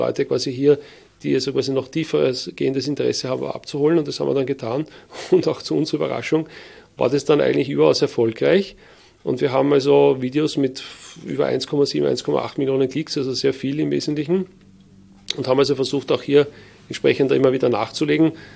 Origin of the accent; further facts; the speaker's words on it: Wiener Neustadt, Lower Austria, Austria; dass ich aufgewachsen bin in Wiener Neustadt. Ja, Wiener Neustadt ist die Stadt, wo die Militärakademie steht.